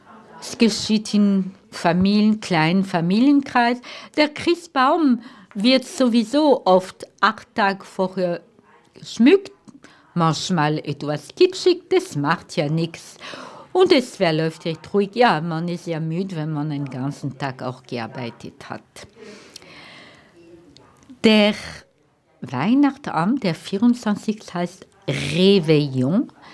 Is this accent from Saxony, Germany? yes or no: no; Bavaria, Germany; Aber wir können es nicht wie zum Beispiel bei uns in Bayern vergleichen.